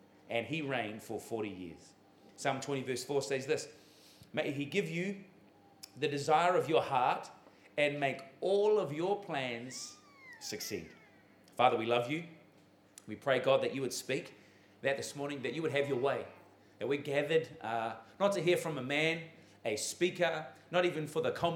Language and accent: English; Ottawa, Ontario, Canada; also born or lived in Auckland, New Zealand; Back home in Ottawa, I'm from Canada. I was born in New Zealand, born in Auckland.